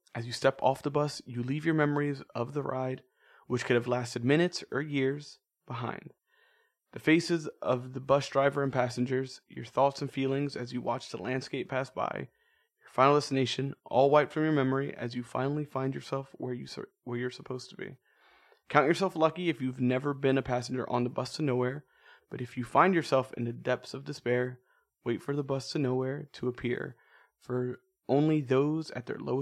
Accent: Jacksonville, Florida, United States; And obviously, since we're from Jacksonville, Florida, we might as well.

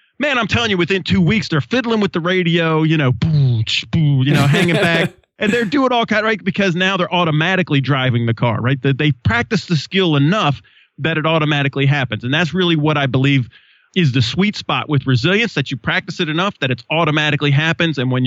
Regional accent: Australia; And my mom and dad were missionaries. So I grew up in Australia, but we were never allowed to fight back as missionaries.

